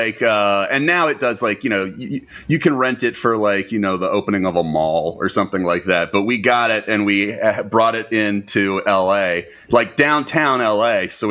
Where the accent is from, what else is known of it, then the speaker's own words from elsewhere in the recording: Virginia, United States; because I'm from I'm from Virginia